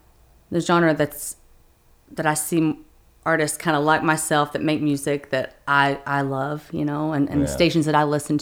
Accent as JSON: {"language": "English", "town": "Knoxville", "region": "Tennessee", "country": "United States", "said": "It's so hard for me because like my voice is so country and I'm from Knoxville, Tennessee"}